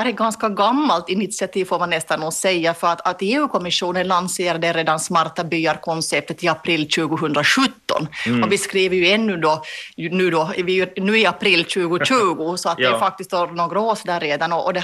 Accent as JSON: {"language": "Swedish", "town": "Molpe", "region": "Ostrobothnia", "country": "Finland", "tie": "born or raised there", "said": "Och nu har jag då suttit här ute på landsbygden i min hemby Molpe i tre veckor."}